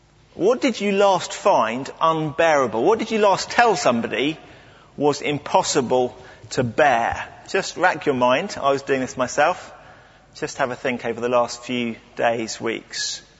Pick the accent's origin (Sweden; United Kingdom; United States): United Kingdom; England; And it uses language that, as an Englishman, sometimes I guess I wouldn't use.